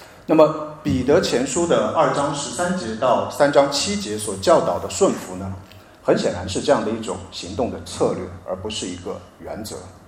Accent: China; 就是我们大陆人经常会说的

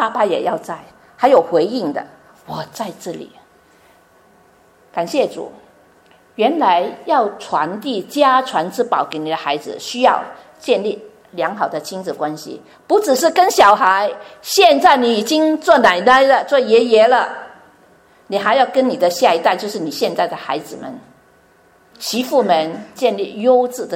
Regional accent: Chaozhou, Guangdong, China; first language Teochew; 我是潮州人，我们去教会之后呢，我们就会讲普通话啦，不用说读书就会普通话。然后广东话是教会那边学的，因为教会都是传道人牧师都是香港来的，就所以我们全部讲广东话。

